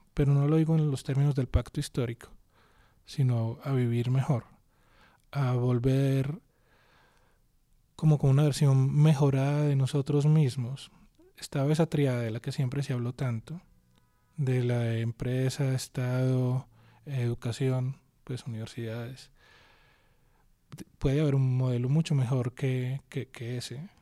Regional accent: Antioquia, Colombia; Pero como colombianos, vuelvo a la noción de país, siempre lo mejor venía de afuera.

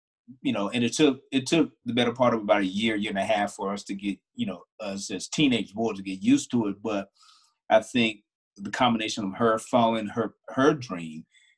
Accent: North Carolina, United States; I was in Tulsa, but I grew up in North Carolina as a young man, as a church boy

